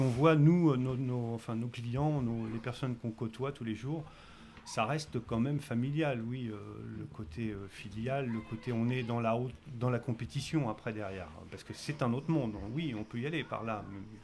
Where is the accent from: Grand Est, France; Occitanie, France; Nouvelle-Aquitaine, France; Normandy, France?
Nouvelle-Aquitaine, France; Poitiers; Alors nous, on est originaire de Poitiers, dans la Vienne. à 3 heures d'ici à peu près.